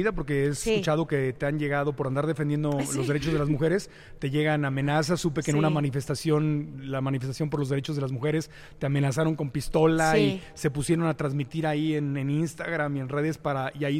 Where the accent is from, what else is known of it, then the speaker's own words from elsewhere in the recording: Mexico; a mí me dio tanta tristeza como mexicano